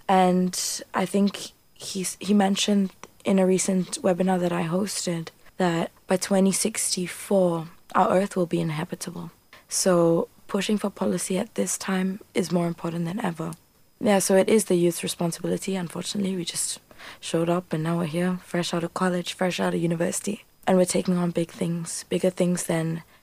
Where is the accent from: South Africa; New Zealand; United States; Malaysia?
Malaysia; moved away; I'm from Malaysia and I moved here and I love it here